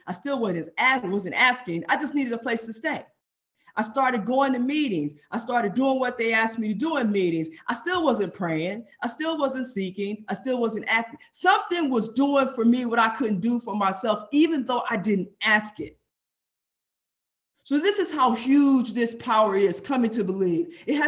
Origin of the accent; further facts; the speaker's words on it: Los Angeles, California, United States; I'm from South Central Compton, Los Angeles, Watts. I come from the ghetto of Los Angeles.